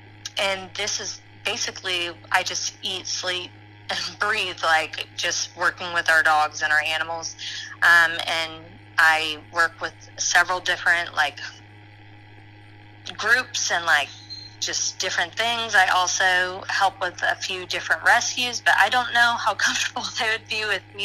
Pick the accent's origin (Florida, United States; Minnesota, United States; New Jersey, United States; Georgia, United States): Florida, United States; now in Tennessee, United States; We ended up settling down in Tennessee because I am from Florida and he is from Michigan.